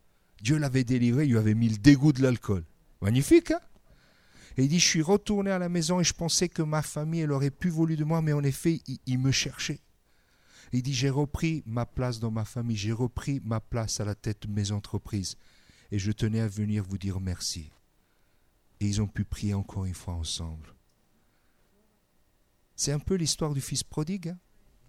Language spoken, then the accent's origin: French; Calabria, Italy; Moi, je viens de Calabre, c'est bien le sud.